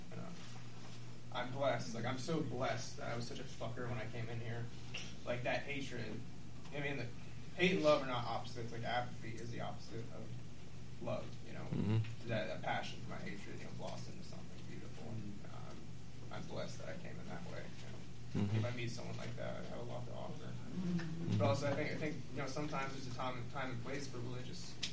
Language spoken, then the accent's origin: English; the South, United States; I was raised in the South, and my mother shoved Christianity down my throat.